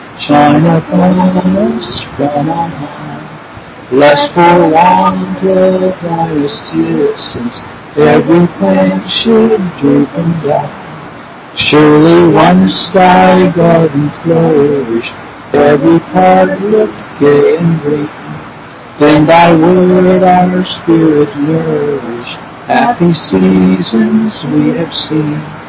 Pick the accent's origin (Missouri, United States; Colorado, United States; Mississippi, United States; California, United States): Missouri, United States; Pineville; And I'm from Pineville, Missouri, and they're from Vancouver